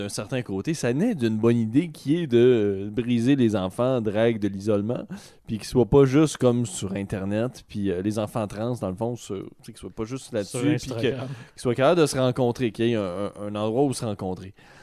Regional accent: Alma, Quebec, Canada; now in Alma, Canada; chez nous, à Alma, ils avaient essayé à un moment donné d'en faire des clubs pour enfants

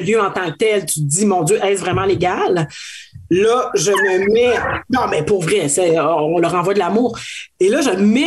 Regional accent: Quebec, Canada; je viens de l'Abitibi, fait que c'est comme doublement honteux.

